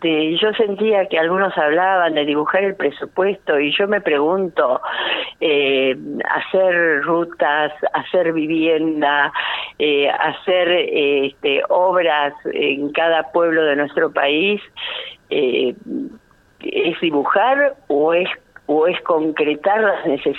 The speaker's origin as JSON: {"language": "Spanish", "region": "Santa Cruz", "country": "Argentina", "said": "que es lo que realmente nos merecemos como santacruceños, como patagónicos y como argentinos"}